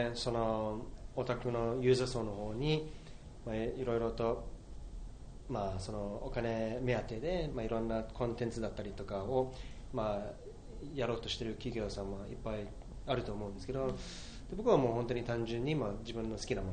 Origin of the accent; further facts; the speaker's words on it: United Kingdom; Japanese is a second language; まあ、イギリス生まれ育ちなんで、